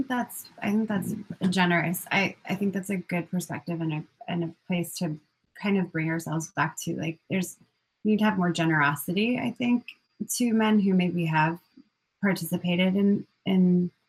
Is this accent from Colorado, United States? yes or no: yes; Colorado, United States; And then it's like, I grew up in Colorado.